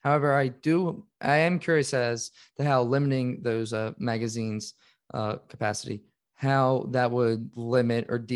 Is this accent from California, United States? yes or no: no; Philadelphia, Pennsylvania, United States; I'm from Philadelphia personally